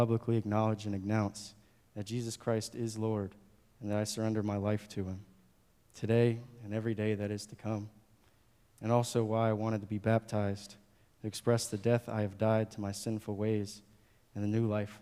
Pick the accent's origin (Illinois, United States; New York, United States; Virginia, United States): Virginia, United States; Richmond; now in Roanoke, United States; As some of you know, I grew up and lived in Richmond until about 6 months ago.